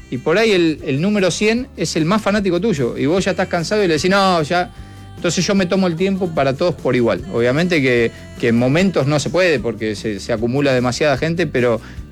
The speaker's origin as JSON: {"language": "Spanish", "town": "Lanús", "region": "Buenos Aires Province", "country": "Argentina", "tie": "born there", "said": "nosotros somos hincha de Lanús porque nacimos ahí, mis hijos son de Lanús"}